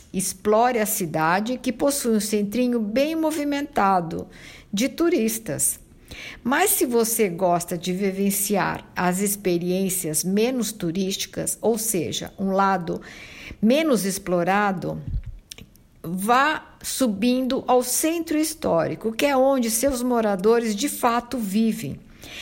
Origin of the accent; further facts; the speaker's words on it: Italy; Portuguese is a second language; da Itália e adoro falar tudo que se relaciona com o meu país.